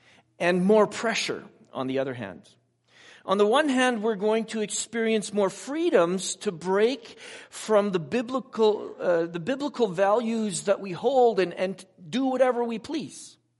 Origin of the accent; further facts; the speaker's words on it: Abbotsford, British Columbia, Canada; I grew up in Abbotsford, BC, where dairy farmers dilute their bad-smelling farm stuff and pump it on the field through their irrigation systems